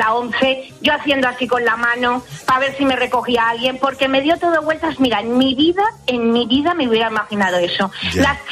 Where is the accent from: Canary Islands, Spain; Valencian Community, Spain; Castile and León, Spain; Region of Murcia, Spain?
Valencian Community, Spain; Valencia; now in Monzón, Spain; yo vivo en Aragón, aquí Prepirineo, en Monzón, y soy de Valencia.